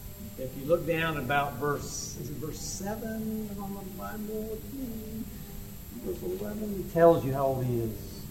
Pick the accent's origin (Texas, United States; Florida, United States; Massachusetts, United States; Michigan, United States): Florida, United States; Satellite Beach; also born or lived in Tampa; now in Jacksonville, United States; But we live in Jacksonville. I grew up in Satellite Beach in the Brevard County, and we are both University of South Florida grads and in Tampa.